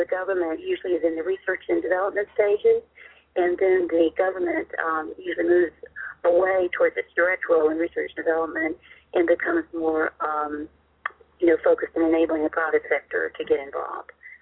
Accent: Georgia, United States; also born or lived in California / New Jersey; Well, I'm originally from Georgia, and I'm a dependent, military dependent.

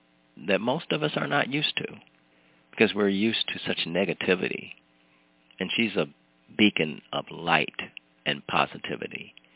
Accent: Cleveland, Ohio, United States; You know, he's from Cleveland, my hometown.

